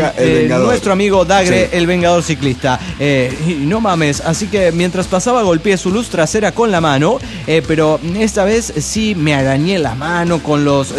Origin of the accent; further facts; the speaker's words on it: Chiconcuac, State of Mexico, Mexico; Pero yo no soy de ahí, yo soy de Chiconcuac.